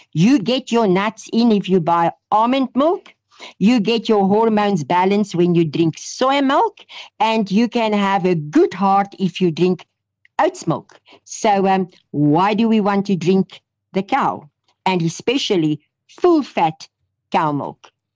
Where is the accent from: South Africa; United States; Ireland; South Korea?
South Africa; I know, I'm also South African.